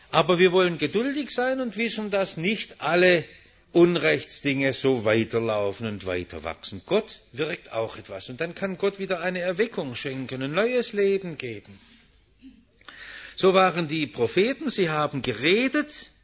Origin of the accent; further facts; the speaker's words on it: Stuttgart, Baden-Württemberg, Germany; In der Zeit, wo ich aufgewachsen bin, erinnere ich mich noch gut nach der Währungsreform, wo die großen Gewerkschaftsdemonstrationen waren und die Militärpolizei in die Menge schoss.